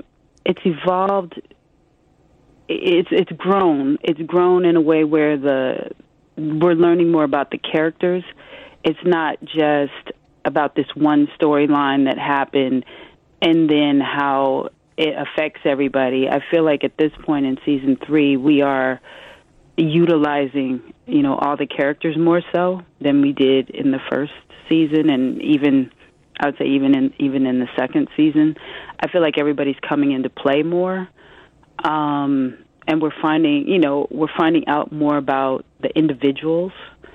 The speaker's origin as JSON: {"language": "English", "town": "Omaha", "region": "Nebraska", "country": "United States", "lives_now": "New York, United States", "said": "You know, I'm a Midwesterner too, because I come from Omaha, Nebraska"}